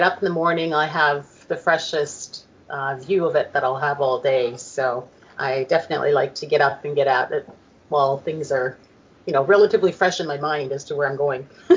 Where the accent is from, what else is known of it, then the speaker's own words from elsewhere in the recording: Canada; being Canadian, it was kind of a jumping off point for the world building.